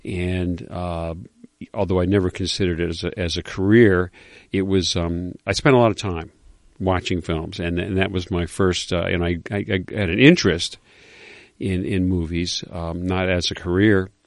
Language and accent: English; Syracuse, New York, United States; I grew up in Syracuse, New York, upstate New York.